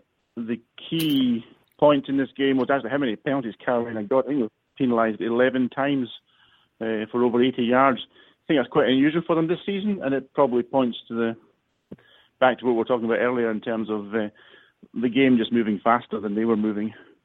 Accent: United Kingdom; just to point out that even though I'm from Britain

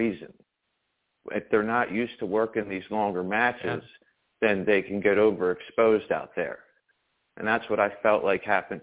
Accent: Delaware, United States; I'm from Delaware.

